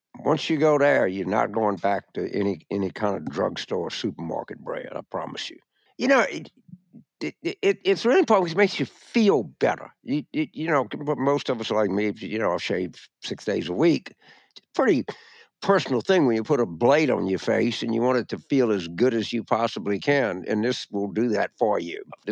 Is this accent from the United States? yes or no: yes; Louisiana, United States; when I was a young boy growing up in Louisiana, I got really frustrated.